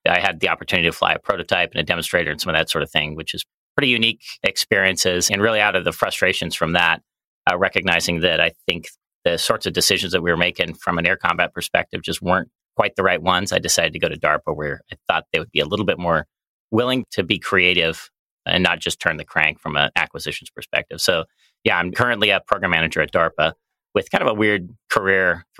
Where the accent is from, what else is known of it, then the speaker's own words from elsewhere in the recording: Colorado Springs, Colorado, United States; In fact, I grew up in Colorado Springs, so you would think that I would have went to the Air Force Academy, which is there